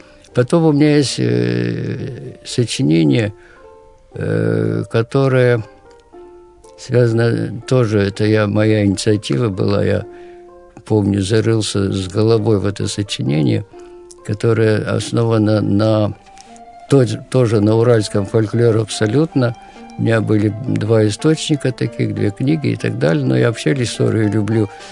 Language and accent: Russian; Nizhny Tagil, Sverdlovsk Oblast, Russia; Я приехал спасать в родной город, Нижнетагильское музыкальное училище.